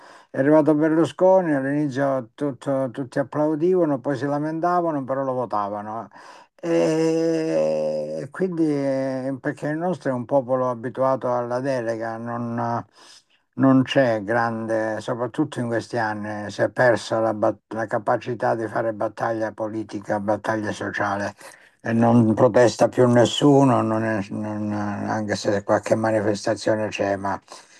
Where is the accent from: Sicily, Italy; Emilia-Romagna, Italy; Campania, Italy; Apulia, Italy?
Campania, Italy; Salerno; now in Siena, Italy; sono stato consigliere poi a Salerno nella mia terra di origine e adesso sono 19 anni che sono a Siena.